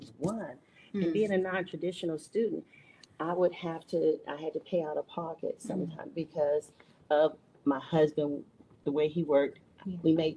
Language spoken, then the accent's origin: English; Youngstown, Ohio, United States; Youngstown, Ohio.